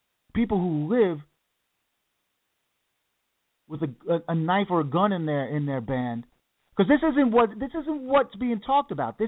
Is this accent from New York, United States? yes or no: yes; New York City, New York, United States; It's like growing up in New York, it was a little bit different